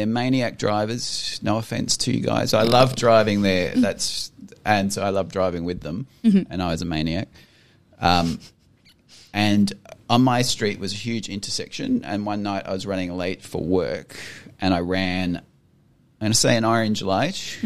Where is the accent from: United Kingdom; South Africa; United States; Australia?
Australia; I said, "I'm from Australia." And I said, "If you're on an orange light in Australia, I'm pretty sure you can go through